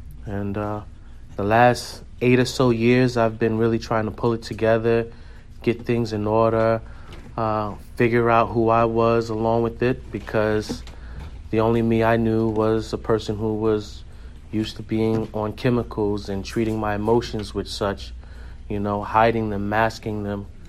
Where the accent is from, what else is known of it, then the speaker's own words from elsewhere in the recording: New York City, New York, United States; So, I was raised in New York City, pretty much spoiled as a child, had everything I wanted